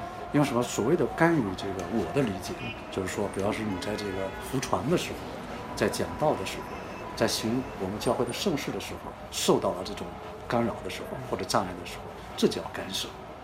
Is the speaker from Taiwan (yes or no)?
no; China; 咱们作为中国人来说表述我们的声音